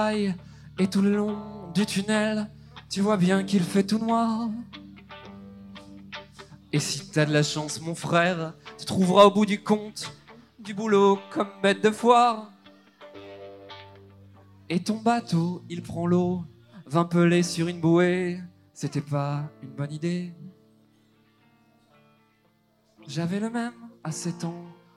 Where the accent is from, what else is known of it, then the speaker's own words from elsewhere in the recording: Auvergne-Rhône-Alpes, France; on vient du Cantal.